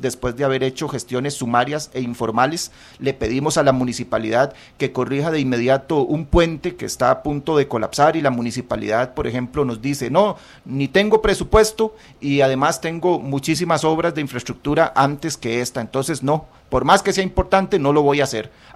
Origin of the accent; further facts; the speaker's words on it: San José, Costa Rica; quienes crecimos en San José, en el área metropolitana